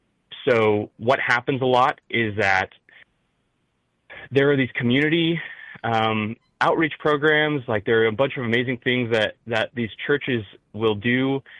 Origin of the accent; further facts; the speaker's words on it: Midwest, United States; accent: Midwest; sorry, my Midwest accent, kicks in sometimes